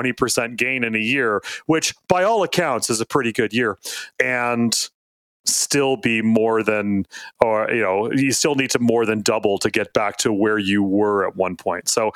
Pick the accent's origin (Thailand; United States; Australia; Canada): Canada; I'm a Canadian.